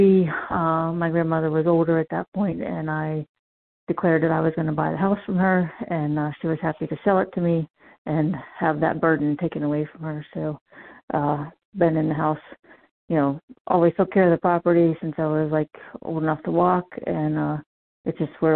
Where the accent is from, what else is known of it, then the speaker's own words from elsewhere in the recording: Gibsonia, Pennsylvania, United States; Born and raised in Gibsonia, Pennsylvania, and literally lived 300 yards from the house that I grew up in. So my roots run deep.